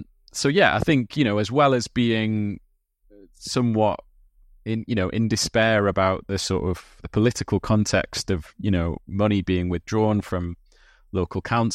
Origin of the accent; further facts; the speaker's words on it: North East England, United Kingdom; Yeah, so I grew up in West Northumberland in a relatively remote part of the Northeast.